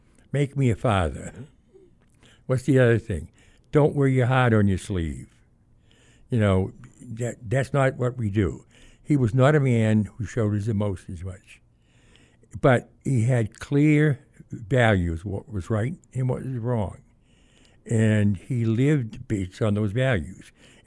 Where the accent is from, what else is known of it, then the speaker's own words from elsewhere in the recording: Quincy, Massachusetts, United States; Well, the first 10 years, Quincy, Massachusetts.